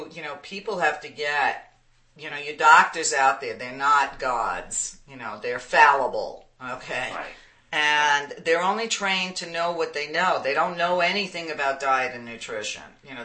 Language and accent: English; Brooklyn, New York, United States; I told you I'm from Brooklyn. I can't help myself.